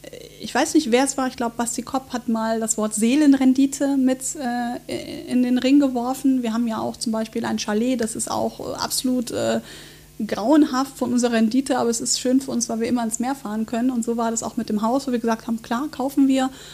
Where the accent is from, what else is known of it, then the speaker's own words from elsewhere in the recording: Oberhausen, North Rhine-Westphalia, Germany; Ich bin ja aus Oberhausen ursprünglich.